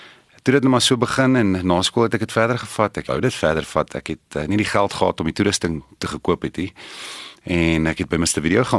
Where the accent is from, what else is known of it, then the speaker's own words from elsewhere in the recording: Polokwane, Limpopo, South Africa; moved away as an adult; now in Pretoria, South Africa; Ek is nou in Pretoria al seker vir 22 jaar, direk na skool hiernatoe gekom. Ek is oorspronklik van Pietersburg af en dit is eintlik maar daar in my hoërskoolloopbaan wat dit al begin het.